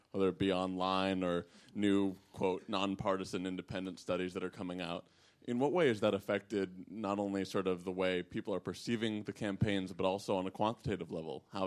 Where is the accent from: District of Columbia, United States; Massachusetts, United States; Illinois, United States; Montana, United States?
Massachusetts, United States; Acton; I'm from Acton, Massachusetts.